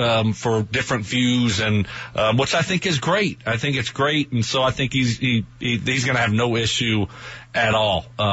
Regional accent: the South, United States; I'm from the South. It's just, you know, everybody has a gun down there pretty much.

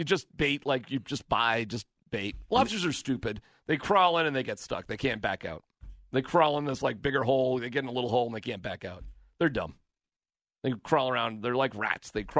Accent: Ipswich, Massachusetts, United States; we used to do this on a regular basis where I grew up in Ipswich.

